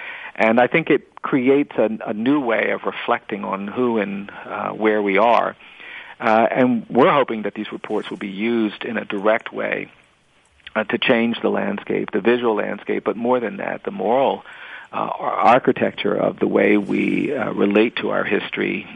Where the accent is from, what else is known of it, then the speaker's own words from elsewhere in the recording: the South, United States; I grew up in the South. I started my education in a colored school because the public schools were not open to black children.